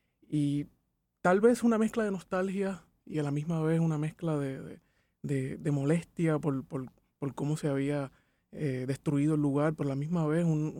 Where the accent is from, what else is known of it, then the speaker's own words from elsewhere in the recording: Levittown, Puerto Rico; now in Dorado, Puerto Rico; yo soy residente de Dorado, pero me crié por mucho tiempo en Levitown. Me cuidaron en Levitown. Mi mamá hacía casos en Levitown. Mi mamá es trabajadora social. Mis tías vivían allá.